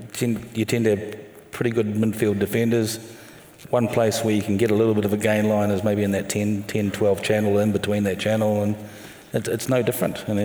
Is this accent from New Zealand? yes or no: yes; New Zealand; having grown up in New Zealand